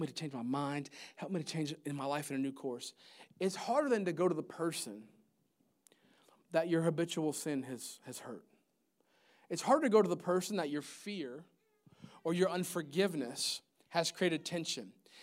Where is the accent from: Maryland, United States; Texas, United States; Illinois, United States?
Maryland, United States; I grew up in Maryland. I'm kind of used to the seasons and used to the cold weather.